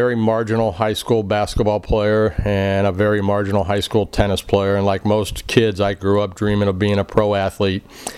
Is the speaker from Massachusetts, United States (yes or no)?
no; Akron, Ohio, United States; I did not know where Medina was at the time growing up in Akron.